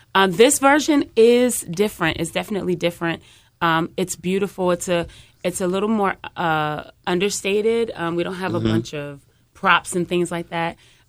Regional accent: New Jersey, United States; also born or lived in California; I'm from New Jersey. I am born in California, raised in New Jersey. I've lived in different parts of the country

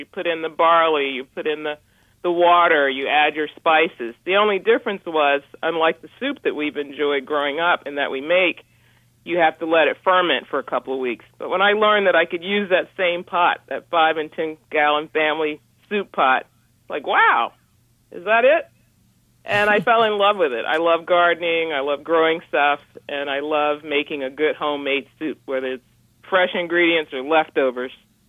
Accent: the South, United States; I grew up in the South. A lot of culinary and people in our families from the South all over.

